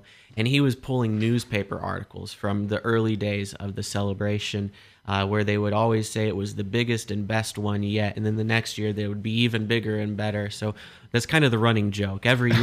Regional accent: Brazil, Indiana, United States; I grew up here in Brazil, so I know how important the 4th of July celebration is as a child, right?

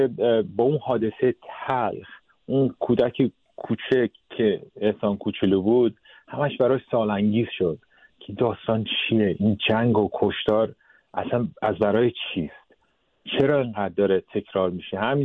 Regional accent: Sweden; اصلا ایرانی فرهنگ بزرگ شدم، ولی تو سوئد به دنیا اومدم. 18 سال اول تو سوئد بودیم.

